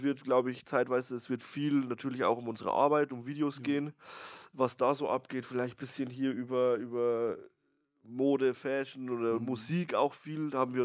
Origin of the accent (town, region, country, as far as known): Bavaria, Germany; accent: Lower Bavarian